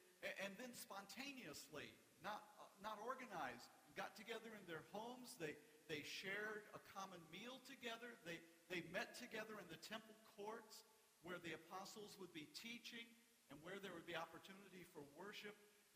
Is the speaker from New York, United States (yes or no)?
no; North Carolina, United States; because I grew up in North Carolina, tobacco country, there were things you do not